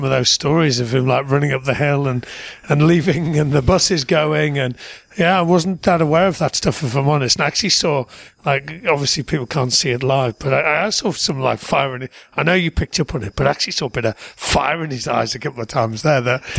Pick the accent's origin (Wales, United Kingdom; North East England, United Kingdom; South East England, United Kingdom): North East England, United Kingdom; Middlesbrough; I moved from Middlesbrough, you know, come from Middlesbrough, and then I was living on Pulteney Street in Bath, and, like, couldn't be any further apart, those two worlds.